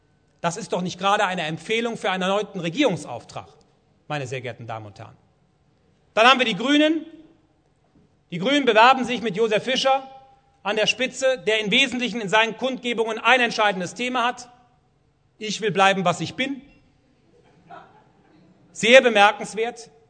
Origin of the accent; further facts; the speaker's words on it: Rhineland, Germany; kann ich Ihnen nur als Rheinländer sagen